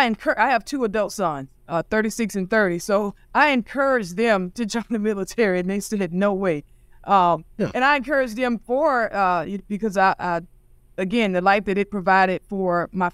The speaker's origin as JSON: {"language": "English", "town": "St. Augustine", "region": "Florida", "country": "United States", "tie": "born or raised there", "said": "I grew up in St. Augustine, Florida, and like I said, we were, you know, poor on food stamps and welfare."}